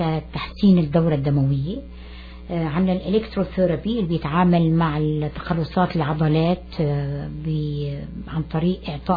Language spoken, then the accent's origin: Arabic; Aleppo, Aleppo Governorate, Syria; moved away as an adult; also born or lived in Egypt; now in United States; انا من مواليد حلب, وبعد ما أخذت البكالوريا بحلب سافرت على مصر لمدة 5 سنين